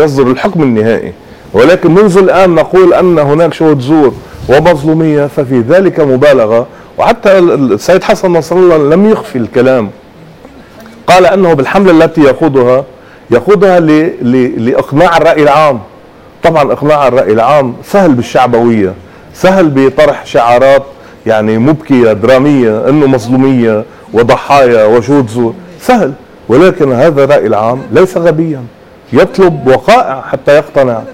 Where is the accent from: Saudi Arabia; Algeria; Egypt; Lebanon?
Lebanon; بكل تواضع أنا مواطن لبناني